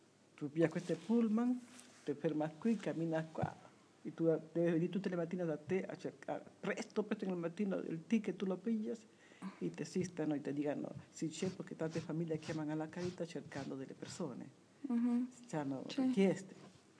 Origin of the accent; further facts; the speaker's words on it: Peru; Guarda che io sono del Perù.